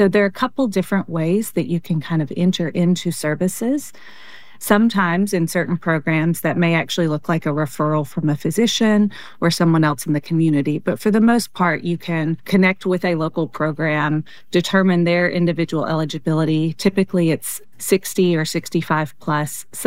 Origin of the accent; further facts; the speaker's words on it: Appalachia, United States; I'm originally from Appalachia, so the mountains are always home to me